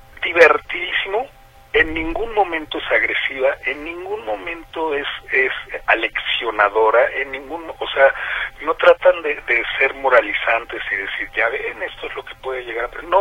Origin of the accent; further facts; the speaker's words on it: Mexico; Y a uno como latino y como mexicano, te dicen amor